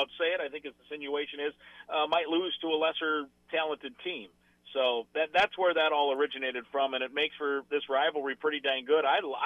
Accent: Iowa, United States; I grew up in Iowa, some friends from Iowa, and they do not like the Gophers.

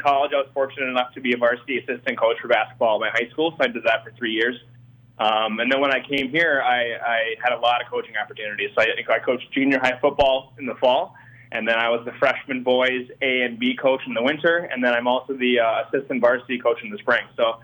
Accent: North Dakota, United States; I'm a North Dakota kid, born and raised. Was raised about 45 minutes from Fargo

